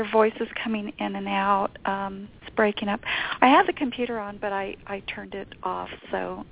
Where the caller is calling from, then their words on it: New Mexico, United States; I'm calling from New Mexico.